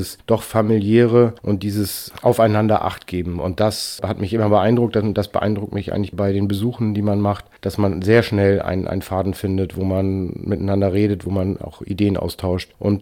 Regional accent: Hanover, Lower Saxony, Germany; Also ich komme aus Hannover

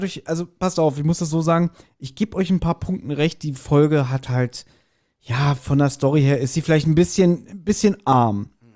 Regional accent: Berlin, Germany; Wir als Berliner haben zudem auch eine ganz andere Bindung.

